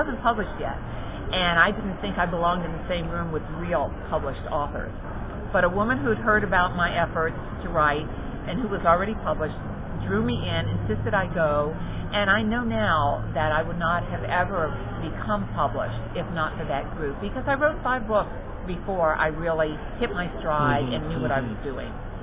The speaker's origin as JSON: {"language": "English", "town": "New Orleans", "region": "Louisiana", "country": "United States", "said": "I am from New Orleans, and it's set in the part of town that we now fondly call the Sliver by the River."}